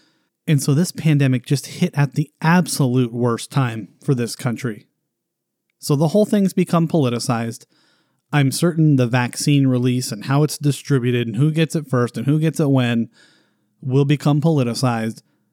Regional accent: United States; Being an American, we just want freedom.

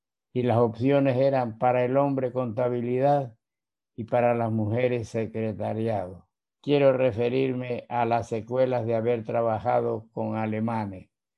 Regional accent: Cojimíe, Manabí, Ecuador; also born or lived in Bahía de Caráquez; por compromiso laboral de mi padre nos trasladamos a Cojimíe, en donde permanecí hasta 1944 y de ahí nos trasladamos a Guayaquil. Yo soy nacido en Bahía de Caracas en el año 1930.

